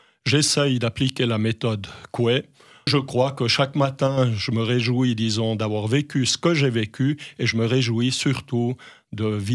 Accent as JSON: {"language": "French", "town": "Sierre", "region": "Valais", "country": "Switzerland", "said": "donc, je suis un Sierrois d'origine bernoise qui a émigré dans le Bas-Valais il y a une quarantaine d'années."}